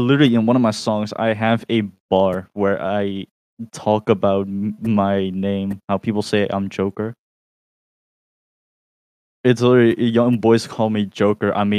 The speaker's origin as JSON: {"language": "English", "town": "Rotterdam", "region": "South Holland", "country": "Netherlands", "said": "and I'm from Rotterdam."}